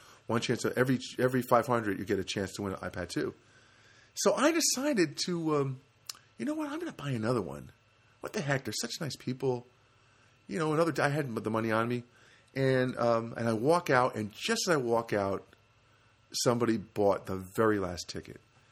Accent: New Jersey, United States; Because I'm from Jersey, and I would say, hey, I'm from Jersey. That's how we talk, you know.

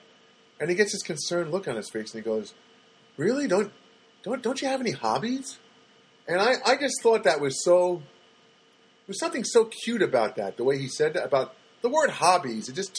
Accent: United States; I'm just an American boy who wants you to learn how to speak English.

